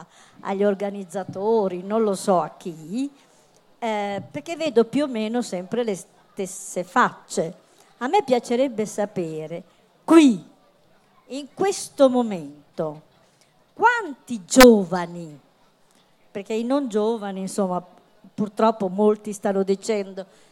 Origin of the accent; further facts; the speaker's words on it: Bologna, Emilia-Romagna, Italy; vengo da Bologna.